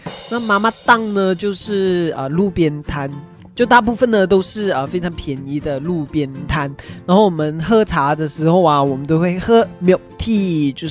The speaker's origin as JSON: {"language": "Chinese", "country": "Malaysia", "said": "我们马来西亚人啊在晚上的时候聚会的时候我们一起都是喝 milk tea 的。"}